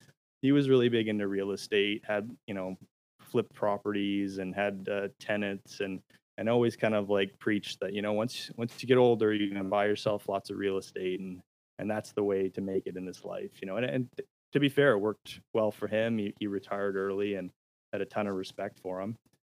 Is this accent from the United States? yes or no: no; Alberta, Canada; So like my background, where I'm from, I grew up in Alberta, Canada. I grew up in a family household that had an outfitting business.